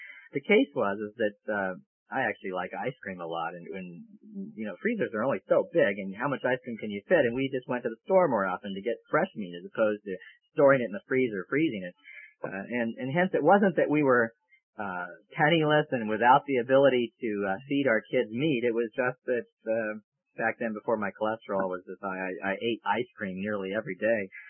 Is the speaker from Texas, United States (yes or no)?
no; California, United States; And that seems strange from the neighborhood that I grew up in Southern California, because it was a bustling area